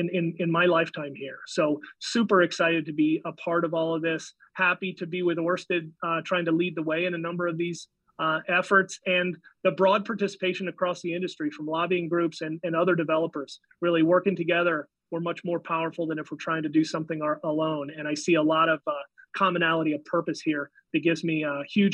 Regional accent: United States; And I'm so proud as an American to be back in the U.S.

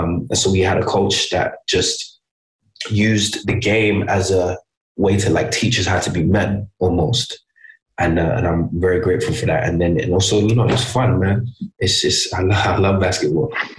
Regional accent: Birmingham, West Midlands, United Kingdom; But obviously, I'm from Birmingham

